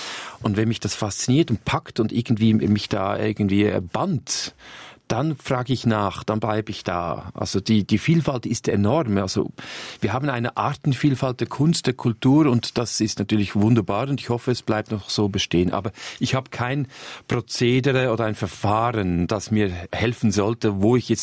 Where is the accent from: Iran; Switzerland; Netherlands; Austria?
Switzerland; Vilisbach, Aargau; moved away; Ich bin aufgewachsen in Vilisbach, genau bei Baden